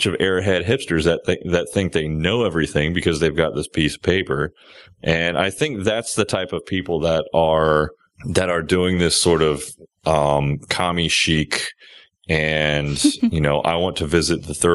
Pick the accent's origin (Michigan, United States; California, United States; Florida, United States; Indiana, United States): Florida, United States; Miami; Well, and just to clarify, you know, I grew up in Miami. Machetes are ubiquitous.